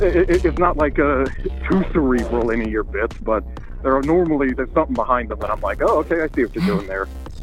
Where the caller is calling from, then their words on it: Spokane, Washington, United States; I'm calling from Spokane, Washington.